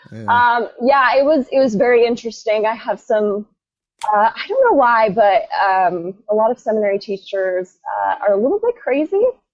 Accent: Utah, United States; also born or lived in Idaho; So, yeah, I grew up mostly in Utah, a little bit in Idaho, and that's a pretty heavily, both those areas were pretty heavily populated by Mormons.

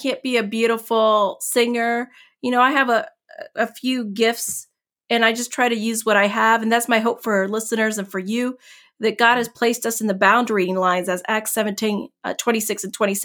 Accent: Puerto Rico; born there; I was born in 1970 in Puerto Rico.

